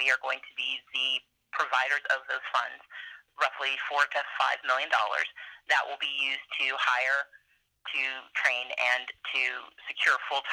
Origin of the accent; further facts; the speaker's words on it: Mississippi, United States; Well, first of all, I am a daughter of the Deep South. I grew up in Mississippi, on the coast next door to Louisiana.